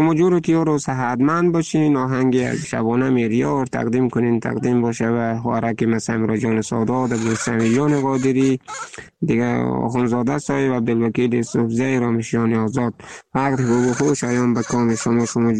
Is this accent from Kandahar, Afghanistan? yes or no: no; Bamyan, Afghanistan; accent: Bamyani; همین لهجه که با ما بمی لعن کلام همیشه با فامیل و با اجتماع و همگی بمی لهجه صحبت میکنیم دیگه